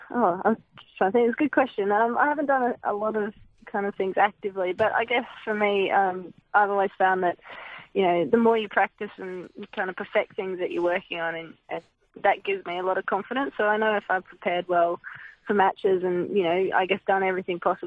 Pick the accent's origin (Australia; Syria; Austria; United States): Australia; I think that's one of the most amazing things about growing up in Australia is just such a strong culture of sport and having a chance to have a go at everything.